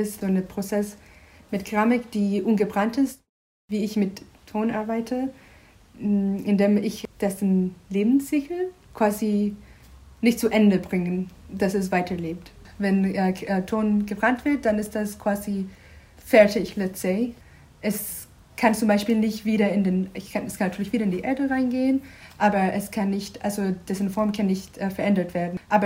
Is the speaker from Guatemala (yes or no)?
yes; Guatemala; now in Germany; Ich komme aus Guatemala und wohne seit 5 Jahren in Deutschland.